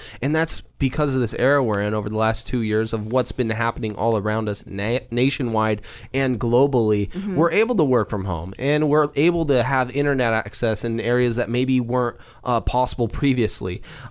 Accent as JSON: {"language": "English", "town": "Salem", "region": "Oregon", "country": "United States", "tie": "born there", "said": "I'm an Oregonian. Mm-hmm. I was born here in Salem."}